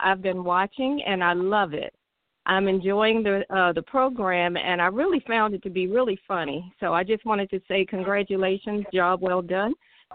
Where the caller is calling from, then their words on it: Washington, District of Columbia, United States; calling from Washington, D.C.